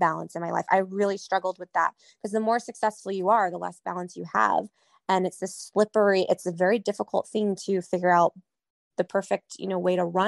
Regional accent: New England, United States; I used to always wear black. I was very like, I'm from New England.

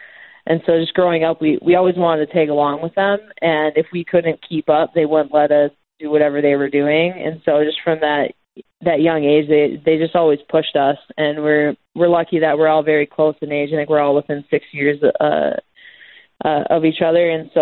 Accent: Grand Forks, North Dakota, United States; So we grew up, growing up in Grand Forks, we didn't have a girls' team to play on until we were in sixth grade.

